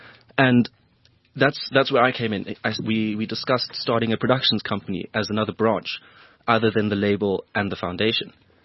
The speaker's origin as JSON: {"language": "English", "town": "Johannesburg", "region": "Gauteng", "country": "South Africa", "also_born_or_lived": "Cape Town", "said": "I'm from Johannesburg here. And I started studying at AFTA in Cape Town, and then I moved back down here to Johannesburg just late last year"}